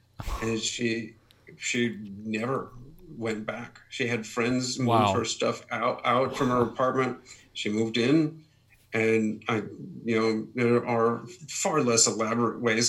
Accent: Akron, Ohio, United States; And I grew up in Akron, Ohio.

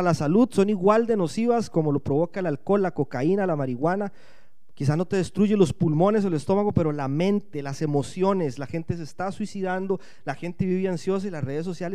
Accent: Costa Rica; cuando oye nuestro acento, es: ¿de dónde son y qué están haciendo acá? Entonces ya le contamos que somos de Costa Rica, que estamos acá haciendo esto

